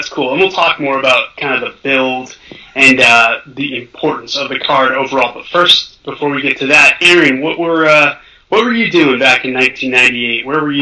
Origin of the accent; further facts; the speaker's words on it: Boston, Massachusetts, United States; Growing up in Boston, you know, I always had an affinity for that venue.